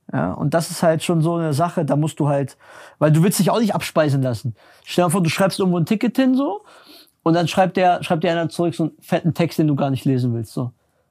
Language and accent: German; Berlin, Germany; ich komme ja aus Berlin, bin in Berlin groß geworden